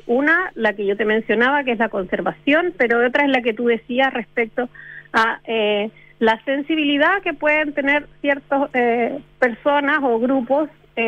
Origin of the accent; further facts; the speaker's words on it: Chile; como chilenos también tenemos que entendernos parte de todo ese proceso, porque nosotros somos un mix, estamos mestizados